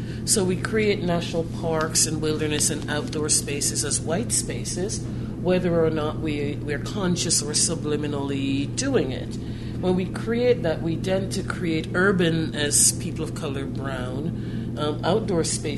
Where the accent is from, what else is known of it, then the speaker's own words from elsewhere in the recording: Michigan, United States; I'm from Michigan.